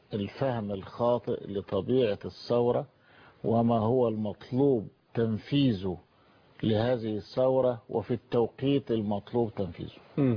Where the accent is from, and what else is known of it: Egypt